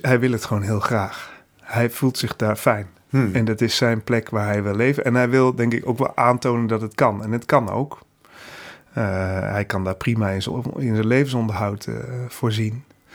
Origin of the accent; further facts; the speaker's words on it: Netherlands; Zeg maar hoe wij als Nederlanders of gewoon als mensen denken dat we dat kunnen beheersen.